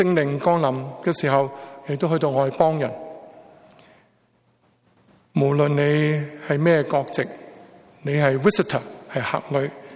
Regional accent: Guangdong, China; 我们广东人叫吹下水

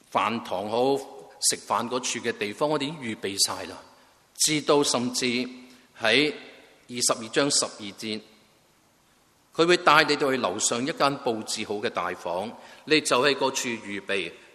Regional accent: China; 我们中国人 很多时讲话一些点都好

